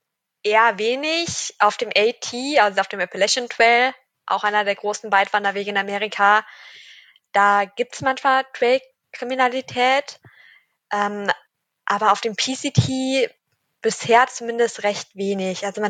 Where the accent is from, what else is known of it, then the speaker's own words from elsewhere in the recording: Cologne, North Rhine-Westphalia, Germany; Ja, ich komme aus Köln und habe da irgendwie so ein Faible für.